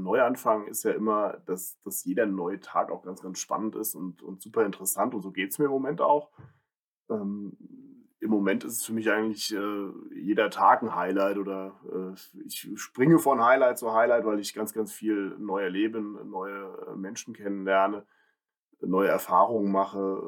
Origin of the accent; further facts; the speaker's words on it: Taunusstein, Hesse, Germany; Ja, ich bin in Bleinstadt aufgewachsen und insofern, ja, die allermeiste Zeit meines Lebens und vor allem Kindheit und Jugend habe ich hier in Taunusstein verbracht.